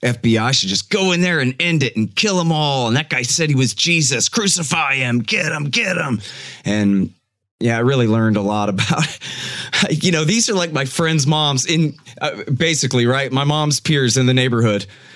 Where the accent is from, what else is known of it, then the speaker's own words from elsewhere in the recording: Austin, Texas, United States; also born or lived in Florida / Los Angeles; Well, I was born in Florida. I hate to admit, but I've lived in Austin since I was 3 months old. So that counts.